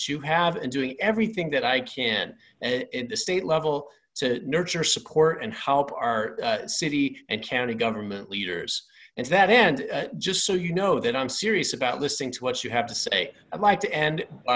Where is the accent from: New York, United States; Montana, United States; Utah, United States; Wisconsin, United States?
Utah, United States; Salt Lake City; But I grew up here in the Salt Lake Valley, and my ancestors all are pioneers.